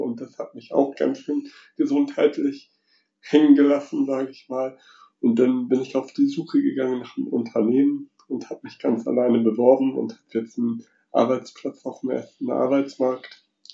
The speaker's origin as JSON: {"language": "German", "town": "Wilhelmsburg", "region": "Hamburg", "country": "Germany", "said": "Also ich komme ursprünglich aus Wilhelmsburg"}